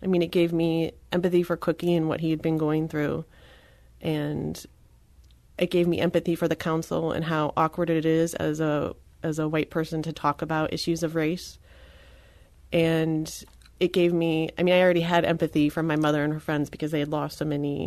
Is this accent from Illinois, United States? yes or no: no; Kirkwood, Missouri, United States; I mean, I grew up in Kirkwood. I felt like I had a wonderful education in childhood